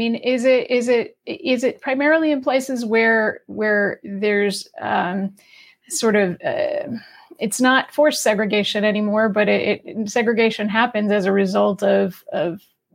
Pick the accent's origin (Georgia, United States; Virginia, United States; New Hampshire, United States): New Hampshire, United States; I grew up in New Hampshire. So when you said Massachusetts, I get a little wisty over that because, you know, growing up in New England, I'm proud of that.